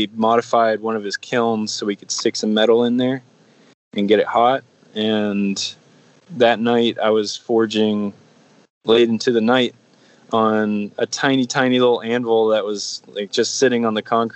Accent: Virginia, United States; Yeah, so I grew up in Virginia near the Chesapeake, in the Chesapeake area

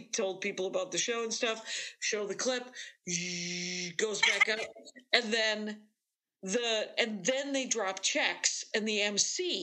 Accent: Wisconsin, United States; cause I say I'm from Wisconsin.

